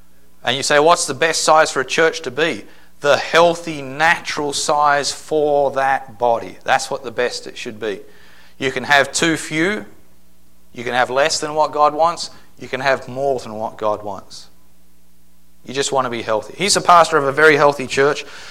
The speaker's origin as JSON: {"language": "English", "country": "Australia", "said": "I'm from Australia and you're not, so..."}